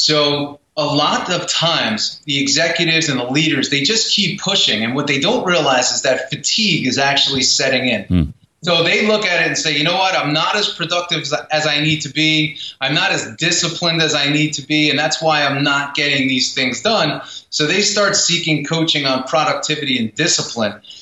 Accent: New York, United States; Because I was a tough guy. I'm from New York, right? We're tough guys.

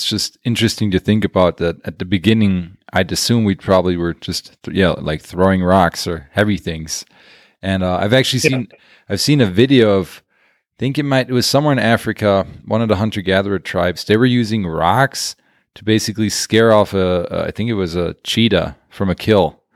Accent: Germany; first language German; English is a second language; I'm from Germany.

